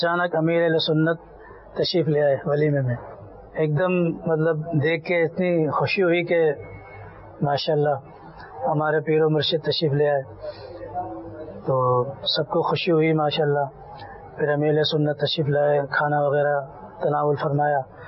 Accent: Sukkur, Sindh, Pakistan; میرا تعلق سکھر سے ہے.

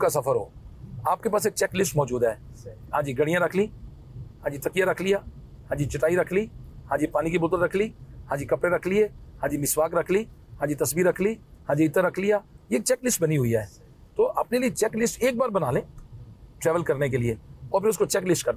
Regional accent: Punjab, Pakistan; چونکہ میرا تعلق پنجاب سے ہے

